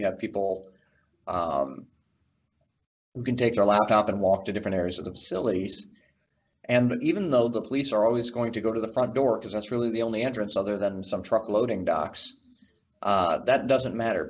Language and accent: English; United States; As you can tell, I'm an American.